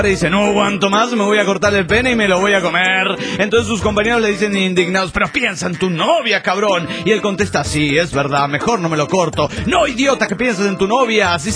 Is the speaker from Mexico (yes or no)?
no; Ecuador